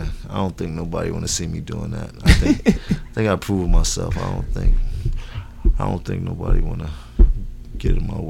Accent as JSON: {"language": "English", "town": "Harlem", "region": "New York", "country": "United States", "said": "I'm from Harlem. You get dressing lessons when you come outside every day."}